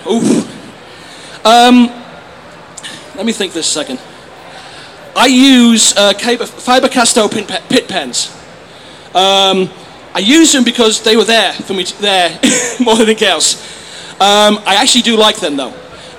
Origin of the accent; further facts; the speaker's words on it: England, United Kingdom; I'm English, as you can tell. One of the words I use a lot is stonkers! Stonkers is slang in my country, especially around my hometown, for very, very good.